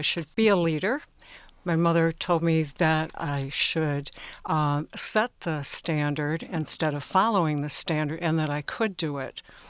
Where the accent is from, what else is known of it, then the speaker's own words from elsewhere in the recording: Lathrop Village, Michigan, United States; I grew up in Lathrop Village